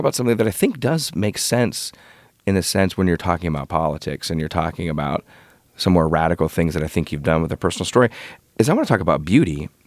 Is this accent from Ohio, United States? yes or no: yes; Ohio, United States; In my hometown, you know, like I said, in Northeast Ohio, the old rundown steel mill town